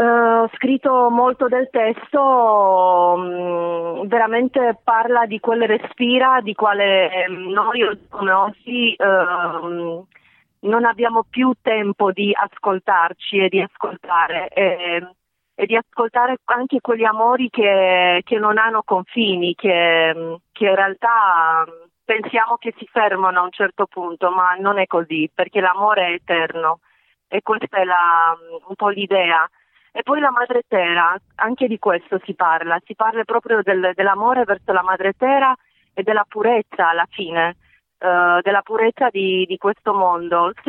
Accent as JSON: {"language": "Italian", "region": "Bucharest", "country": "Romania", "tie": "born or raised there", "said": "Anche se io sono nata a Bucarest, quindi sono una ragazza della capitale."}